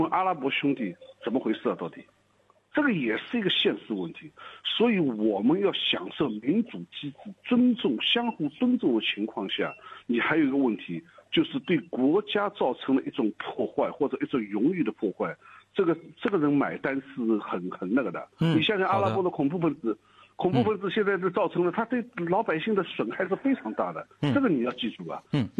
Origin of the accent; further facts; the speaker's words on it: China; now in Australia; 我们中国人